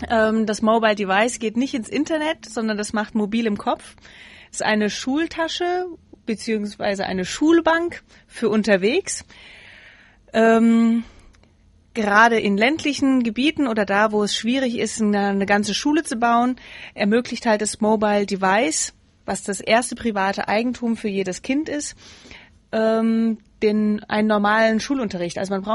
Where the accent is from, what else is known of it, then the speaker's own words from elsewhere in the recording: Darmstadt, Hesse, Germany; Also ich komme schon mal aus Darmstadt.